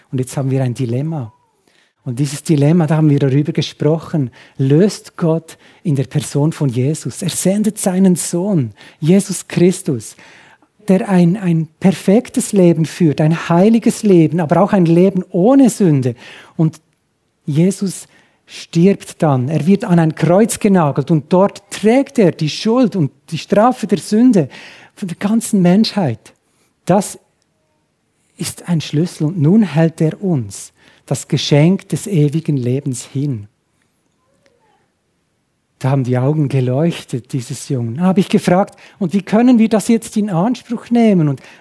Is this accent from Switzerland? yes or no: yes; Huttwil, Bern, Switzerland; Bei uns zu Hause in Huttwil, also etwa 20 Kilometer südlich